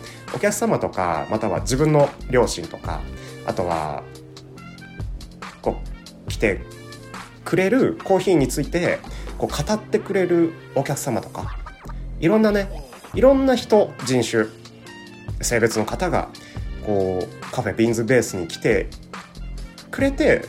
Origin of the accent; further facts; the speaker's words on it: Azumino, Nagano, Japan; 僕ここで生まれてここで育っているんですけど